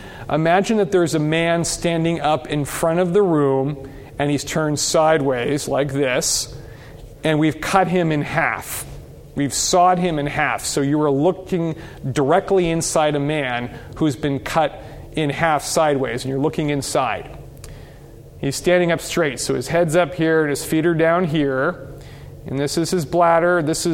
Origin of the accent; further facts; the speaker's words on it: San Diego, California, United States; I grew up in San Diego, so that sort of still pops to my mind in the forefront.